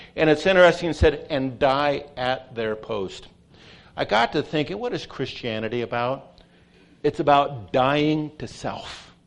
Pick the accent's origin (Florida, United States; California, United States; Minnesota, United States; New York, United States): California, United States; Pasadena; Now, I'm from Pasadena.